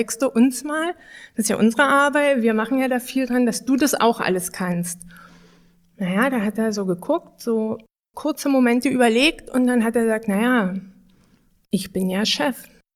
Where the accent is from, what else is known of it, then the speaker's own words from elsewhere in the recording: Lusatia, Germany; born there; ich bin ja in der Lausitz geboren und ich bin zweimal, ich sag's mal, abgebaggert worden. Einmal also in der Pubertät, da in der ist der Ort weggebaggert worden, in dem ich geboren wurde.